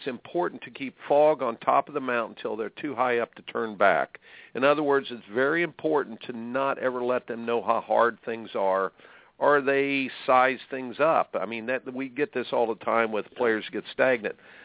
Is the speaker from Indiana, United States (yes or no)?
yes; Indianapolis, Indiana, United States; Growing up in Indianapolis myself, Dwayne Clee, he was one of those guys in tennis.